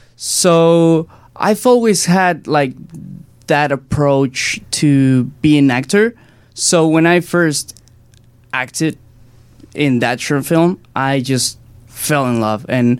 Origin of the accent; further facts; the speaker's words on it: Puebla, Mexico; I was born in Puebla, Mexico.